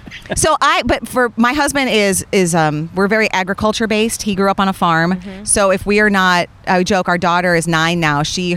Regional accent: Iowa, United States; now in Pittsburgh, United States; And then a year and a half later, one of us needed to move, and I'm from Iowa originally, so my family's far away already. So I moved here in 2005.

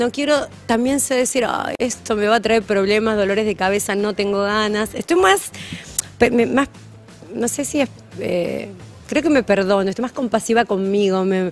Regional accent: Santiago del Estero, Argentina; moved away; desde que me vengo a vivir de Santiago del Estero, que no paro de laburar

